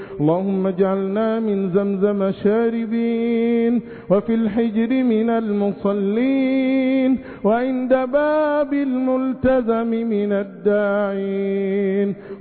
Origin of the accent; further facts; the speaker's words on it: Egypt; اللهم احفظ بلادنا مصر بحفظك